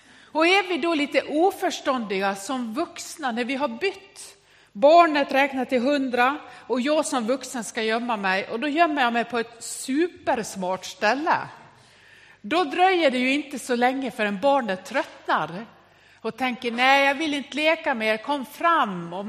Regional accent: Dalarna County, Sweden; Jag är från Västerdalarna, därför låter jag så här.

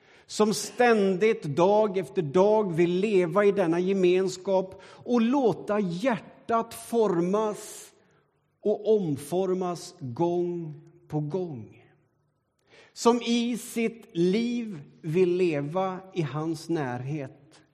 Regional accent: Sweden; Och så tänker jag, som svensk, lite halvstel, trä och torr.

